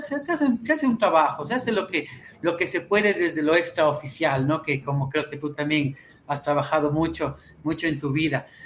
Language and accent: Spanish; Píllaro, Tungurahua, Ecuador; En Píllaro es una.